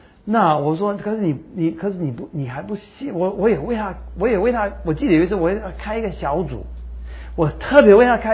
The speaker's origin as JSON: {"language": "Chinese", "country": "Taiwan", "accent": "Taiwanese Mandarin", "said": "我们台湾国语啊"}